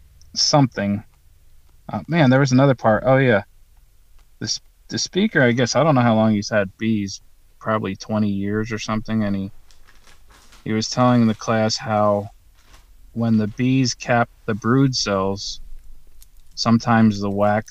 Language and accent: English; Oregon, United States; Oh, I'm from Oregon.